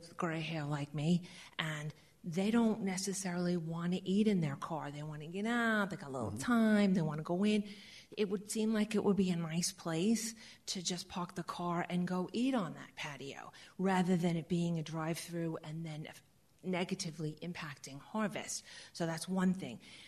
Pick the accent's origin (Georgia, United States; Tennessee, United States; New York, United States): New York, United States; now in Oro Valley, United States; I've lived in Oro Valley for about a decade now. I come from New York